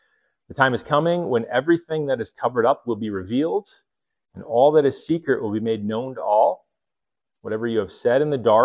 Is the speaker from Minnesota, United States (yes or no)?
yes; Minnesota, United States; the Minnesota, yeah, I was born in Minnesota. You didn't know that?